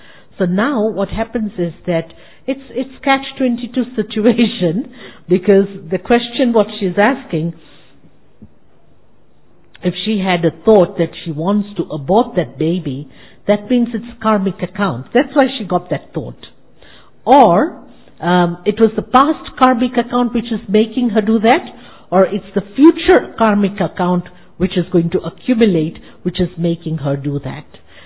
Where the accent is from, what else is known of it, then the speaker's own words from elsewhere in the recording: Zimbabwe; also born or lived in Zambia; now in Kenya; from Africa. I was born in Zambia, brought up in Zimbabwe, and living in Kenya since last 35 years with the Brahma Kumaris.